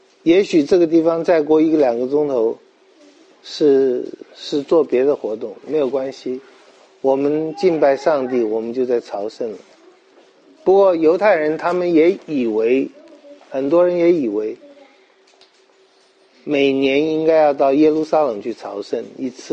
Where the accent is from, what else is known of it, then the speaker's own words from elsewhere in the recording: China; 在不信主的人会讲一句话，我们中国人也会讲，条条道路通罗马。